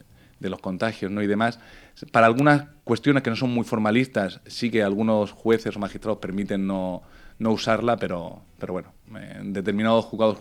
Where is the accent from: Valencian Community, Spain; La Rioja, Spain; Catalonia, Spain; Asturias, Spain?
Valencian Community, Spain; Torrevieja; Pues vengo de Torrevieja, soy natal de Torrevieja